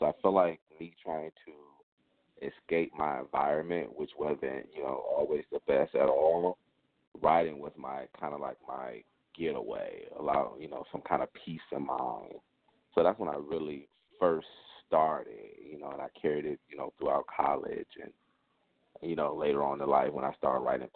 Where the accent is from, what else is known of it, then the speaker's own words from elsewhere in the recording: Detroit, Michigan, United States; You know, growing up in Detroit and a lot of things